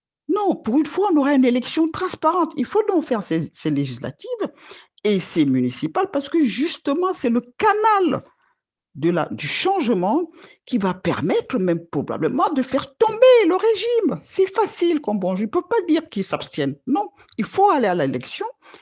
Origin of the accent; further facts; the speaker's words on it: Cameroon; Encore que moi, je suis ici, mais moi, je suis un enfant du pays depuis.